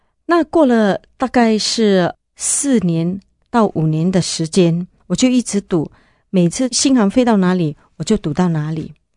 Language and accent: Chinese; Singapore; 我是从新加坡来的。我从小的时候呢，生长在一个不是很富有的家庭。